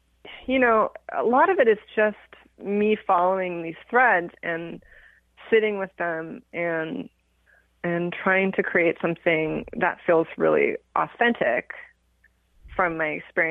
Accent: France; I grew up I was born in France, and this like tradition of existentialist philosophies and also religion. And I grew up in a really Catholic family.

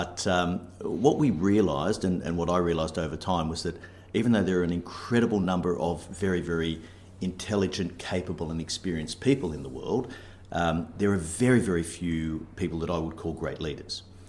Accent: Sydney, New South Wales, Australia; I was brought up in Sydney, Australia.

